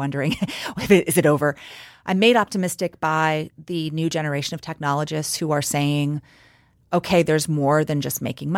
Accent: Seattle, Washington, United States; The Bay Area and my hometown of Seattle have become very expensive places.

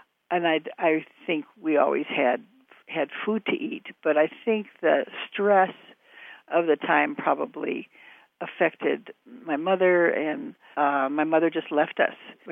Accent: Boulder, Colorado, United States; also born or lived in Troy, New York; I am from Boulder, Colorado. We lived in Troy, New York

